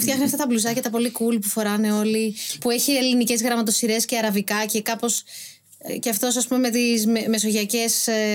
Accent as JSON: {"language": "Greek", "region": "Crete", "country": "Greece", "moved": "as an adult", "lives_now": "Athens, Greece", "said": "Εντάξει, κοίτα, εγώ είμαι από την Κρήτη. Οπότε γενικά από τη θάλασσα και πάνω, ας πούμε, δεν τα ξέρω καλά τα μέρη"}